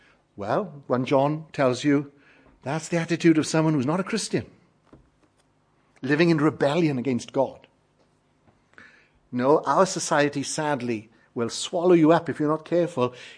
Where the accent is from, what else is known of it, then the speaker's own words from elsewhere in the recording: Wales, United Kingdom; as I was growing up in Wales, Sunday morning, congregation, very small.